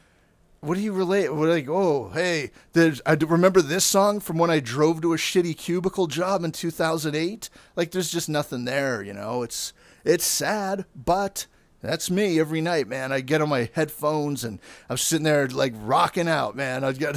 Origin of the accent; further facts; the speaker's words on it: Brooklyn, New York, United States; we're from Brooklyn, but Pittsburgh's strong, yeah.